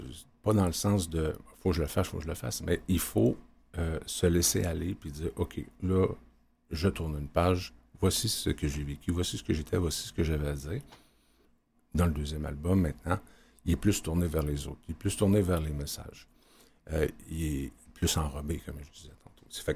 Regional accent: Isle-aux-Coudres, Quebec, Canada; Je viens de l'île aux Coudres, dans Charlevoix.

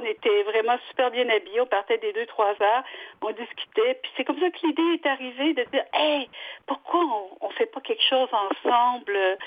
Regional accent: Magog, Quebec, Canada; born there; Moi, je suis née à Magog

